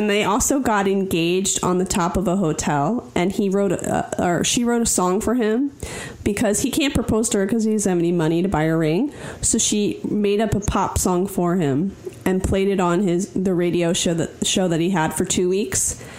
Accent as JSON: {"language": "English", "region": "East Coast", "country": "United States", "said": "How many people do you know, since we're all from the East Coast, we know people who come from a ton of money, correct?"}